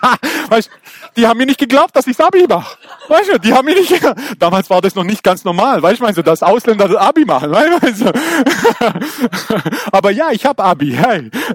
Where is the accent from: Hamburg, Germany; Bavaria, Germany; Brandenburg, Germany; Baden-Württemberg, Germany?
Baden-Württemberg, Germany; ich bin aufgewachsen am Fuße der Schwäbischen Alb. Und da bin ich aufgewachsen. Da, wo wir sagen nicht Tüte, wir sagen Guck und so Zeug.